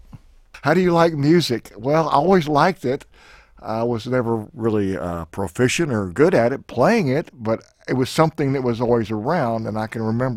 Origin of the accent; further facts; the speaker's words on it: Houston, Texas, United States; I was born in Houston, Texas, and that's where I was born, yes. I don't remember, but I was. When I grew up, it's Houston.